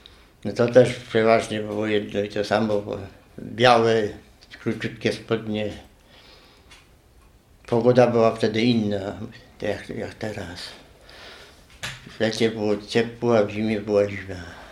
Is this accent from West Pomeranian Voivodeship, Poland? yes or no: no; Inwałd, Lesser Poland, Poland; also born or lived in Bulowice; urodziłem się w Bulowicach, mieszkam w Inwałdzie od 1947 roku. Chodziłem tu do szkoły